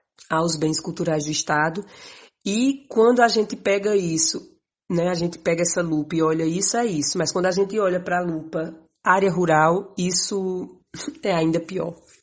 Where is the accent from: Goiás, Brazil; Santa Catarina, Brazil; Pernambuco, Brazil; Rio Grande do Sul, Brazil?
Pernambuco, Brazil; Ingazeira; até que eu decidi voltar para viver na roça. Então, eu moro hoje numa comunidade de 180 habitantes, chamada Minadouro, que faz parte do município de Ingazeira, que é uma cidade de pouco mais de 5 mil habitantes.